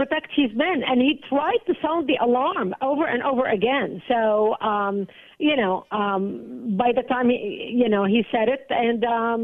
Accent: Lebanon; born or raised there

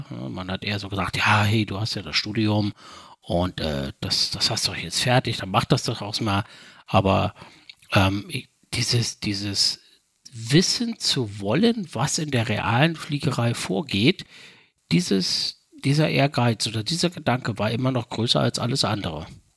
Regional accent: Thuringia, Germany; accent: Thuringian; Also ich bin gebürtig aus Thüringen, das schon seit langer, langer Zeit, bin mittlerweile auch schon 50 Jahre alt

